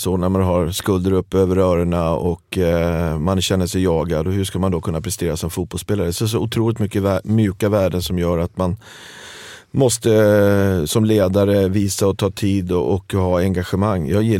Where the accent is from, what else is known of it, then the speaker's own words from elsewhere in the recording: Sweden; Jag är från Sverige.